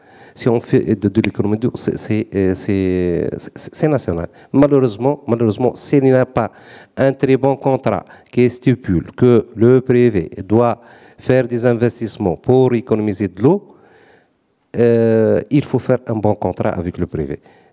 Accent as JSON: {"language": "French", "country": "Tunisia", "said": "Bon, je suis neutre ici, donc je suis tunisien"}